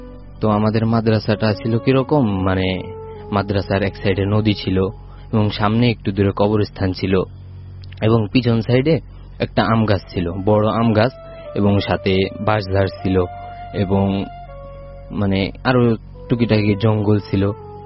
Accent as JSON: {"language": "Bangla", "town": "Faridpur", "region": "Dhaka Division", "country": "Bangladesh", "lives_now": "Khilgaon, Bangladesh", "said": "আমি খিলগাঁও থেকে আসছি এবং আমার দেশের বাড়ি ফরিদপুর।"}